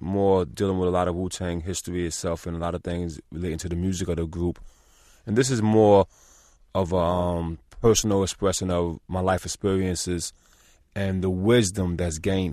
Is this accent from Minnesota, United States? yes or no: no; New York City, New York, United States; Well, as a child, being one of 11 children, it was, you know, very hard times growing up in New York City.